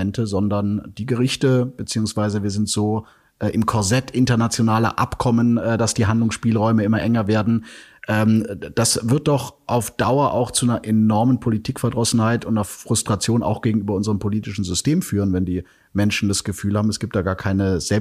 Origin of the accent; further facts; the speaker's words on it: Bavaria, Germany; sage ich auch als Bayer